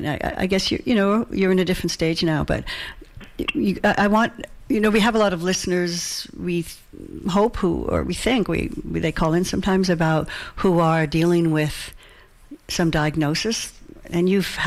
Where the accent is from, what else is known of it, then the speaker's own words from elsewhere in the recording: Nova Scotia, Canada; I'm from Nova Scotia, and I like that down-home music